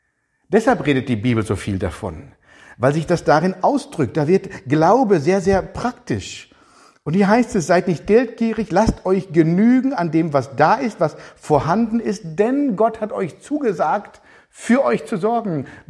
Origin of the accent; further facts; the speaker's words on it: Baden-Württemberg, Germany; Das tut man ja als Schwabe überhaupt nicht.